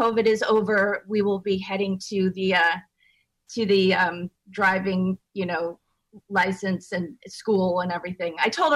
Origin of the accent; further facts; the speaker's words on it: New England, United States; I grew up in New England, so I great driver, and I'm still scared to drive in Manhattan.